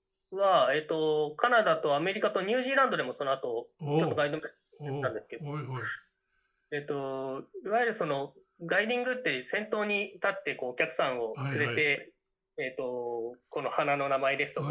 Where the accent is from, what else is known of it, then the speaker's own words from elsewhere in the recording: Kanto, Japan; まあ、その時に私も関東でずっと生まれ育っていましたので